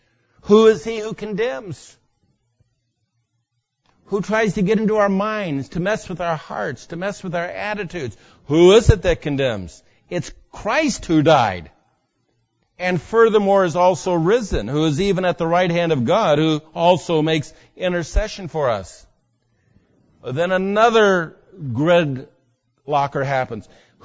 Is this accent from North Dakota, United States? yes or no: no; San Diego, California, United States; when I was a kid growing up in San Diego here